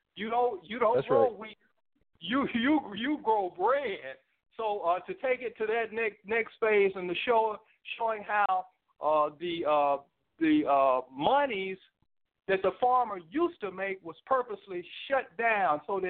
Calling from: Vicksburg, Mississippi, United States; I'm calling from Vicksburg, Mississippi.

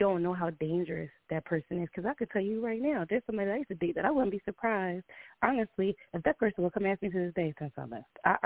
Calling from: New Jersey, United States; I'm calling from Jersey.

